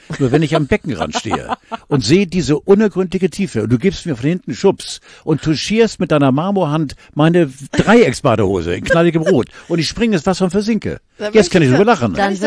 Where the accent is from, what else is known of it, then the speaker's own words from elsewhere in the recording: Northern Germany, Germany; Also wirklich als Norddeutscher mit blauen Augen.